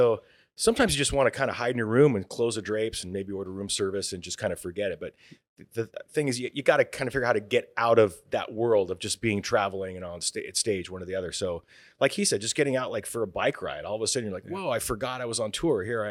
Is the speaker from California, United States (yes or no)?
yes; Garden Grove, California, United States; we're just regular kids growing up in Garden Grove, right?